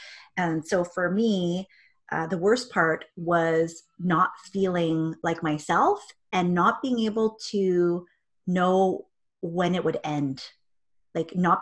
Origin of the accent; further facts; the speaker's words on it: Vancouver, British Columbia, Canada; now in Victoria, Canada; I am recently relocated. I'm born and raised in Vancouver, living now in beautiful Victoria. So I'm Canadian. You might hear my accent as we go along.